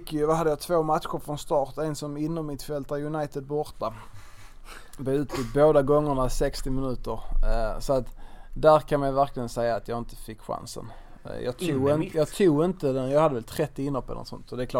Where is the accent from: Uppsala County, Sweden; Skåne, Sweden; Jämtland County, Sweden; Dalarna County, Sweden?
Skåne, Sweden; Malmö; Jag har alltid sagt och alltid drömt om att avsluta hemma i Malmö.